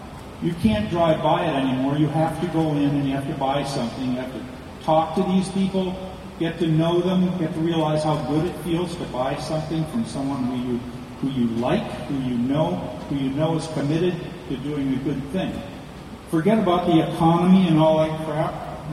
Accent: Canada; now in United States; I'm a Canadian. I can't vote.

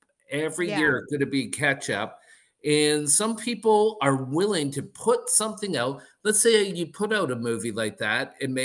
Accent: Canada; As a Canadian, I'm always happy for any of my old countrymen to go on and be as successful as they are.

